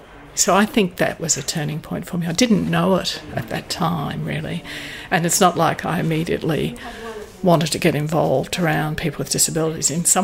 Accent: Nambour, Queensland, Australia; born there; I was born in June 1953 and at Nambour.

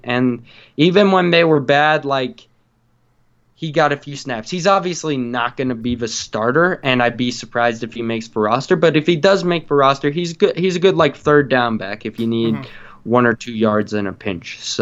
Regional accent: Utah, United States; it might be just partly because I'm from Utah and he's a Utah guy.

